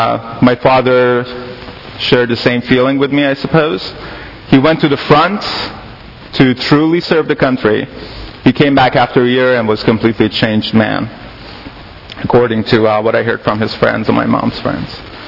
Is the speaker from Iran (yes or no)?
yes; Iran; So when you're growing up in Iran, well, I was growing up in a very westernized family.